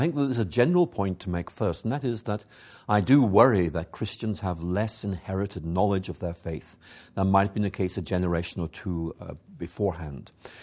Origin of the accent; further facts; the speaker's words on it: Belfast, Northern Ireland, United Kingdom; Well, I was born in Belfast